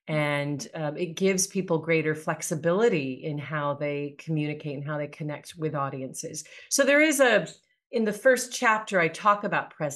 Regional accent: United States; Just because I'm an American doesn't mean that I utilize all of the cultural norms that are typical of Americans.

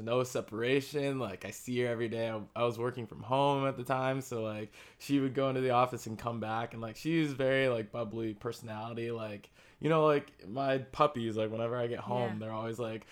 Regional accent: Illinois, United States; Oh, so like the Midwest part of the country. So, like, I'm from Illinois.

